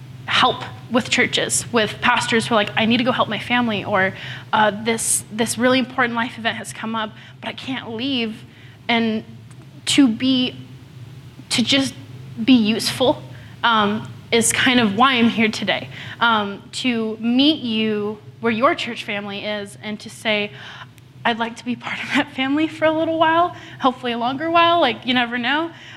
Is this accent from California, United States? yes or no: yes; Carlsbad, California, United States; I am originally from San Diego, specifically Carlsbad, California. I was born and raised there, went to school at Point Loma to study music ministry